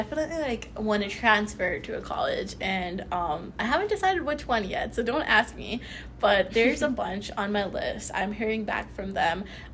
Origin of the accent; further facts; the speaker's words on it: New York, United States; also born or lived in Pakistan; Yeah, as a young Pakistani girl. Between me and my siblings, my eldest sibling is born in New York. I'm born and raised in New York.